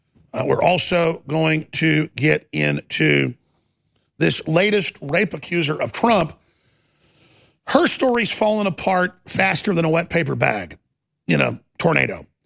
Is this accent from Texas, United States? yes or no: yes; Texas, United States; And no, lady, I'm a Texan.